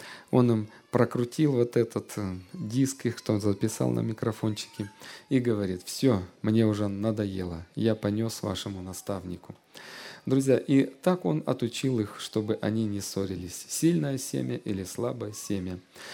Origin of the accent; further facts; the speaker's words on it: Kislovodsk, Stavropol Krai, Russia; я еще в детстве жил в Кисловодске